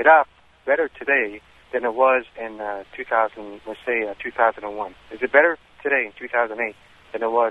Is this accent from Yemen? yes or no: yes; Yemen; and I'm also from Yemen